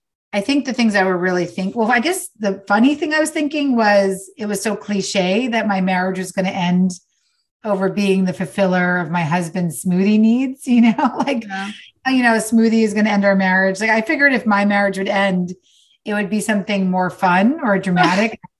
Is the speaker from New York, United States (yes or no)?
yes; New York, United States; now in Los Angeles, United States; I'm from New York, but I live in LA now.